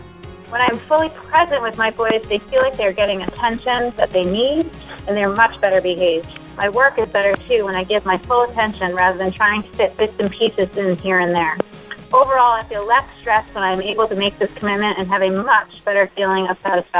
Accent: Newton, Massachusetts, United States; I'm from Newton, Massachusetts.

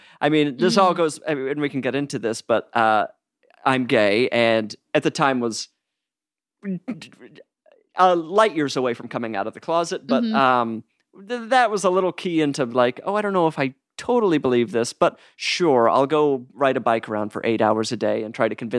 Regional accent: Salt Lake City, Utah, United States; I grew up Mormon. I'm from Salt Lake City.

